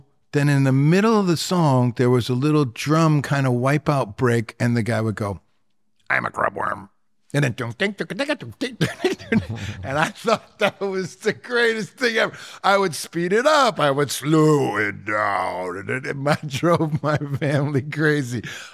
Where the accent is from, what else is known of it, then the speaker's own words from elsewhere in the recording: Detroit, Michigan, United States; And obviously, growing up in Detroit, lots of Motown, which was very prevalent in the late 60s.